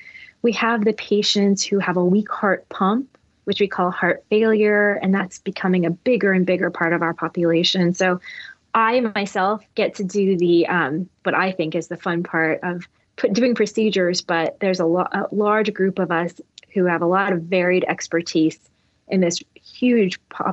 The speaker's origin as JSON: {"language": "English", "town": "St. Louis", "region": "Missouri", "country": "United States", "tie": "born or raised there", "said": "I'm a Midwest girl. I grew up in St. Louis."}